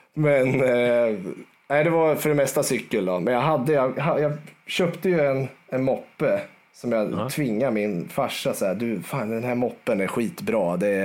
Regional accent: Garphyttan, Örebro County, Sweden; jag är född och uppväxt 2 mil utanför Örebro i en liten håla som heter Garphyttan.

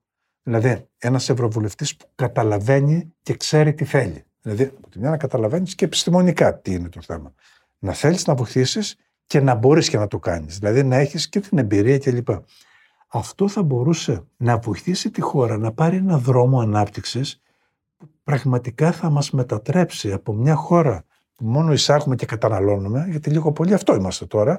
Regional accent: Greece; Να βοηθήσω την πατρίδα μου να δημορφώσει ένα νέο παραγωγικό μοντέλο

